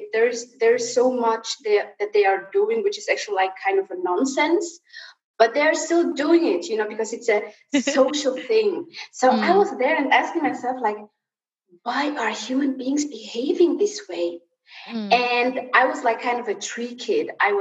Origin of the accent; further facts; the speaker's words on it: Somalia; where I grew up outside of Somalia, where we fled the war, I saw a lot